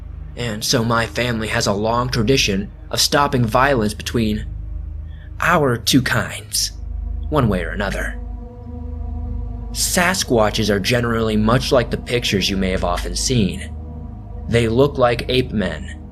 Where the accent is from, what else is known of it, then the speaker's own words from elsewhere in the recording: Oklahoma, United States; So I grew up in Oklahoma with her mainly.